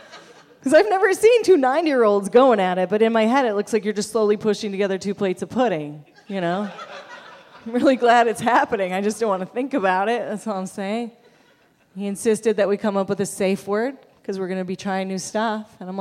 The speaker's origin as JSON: {"language": "English", "town": "Buffalo", "region": "New York", "country": "United States", "also_born_or_lived": "Van Nuys", "said": "I am from Buffalo, New York, but I spent about 4 years living down near Los Angeles in a town called Van Nuys."}